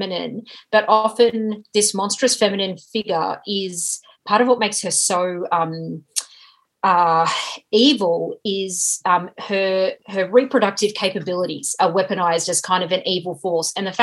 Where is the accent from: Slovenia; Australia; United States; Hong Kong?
Australia; I honestly think a lot of Aussies will enjoy New Zealand comedy for that reason, because Aussies are very self-deprecating. Our humour is similar.